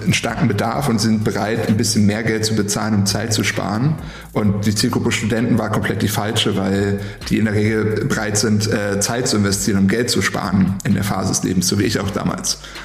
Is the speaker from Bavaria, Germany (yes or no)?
no; Berlin, Germany; ich komme gebürtig aus Berlin, bin hier aufgewachsen, habe studiert, habe hier meinen ersten Job gehabt, zwei Firmen gegründet, habe mich hier verlobt.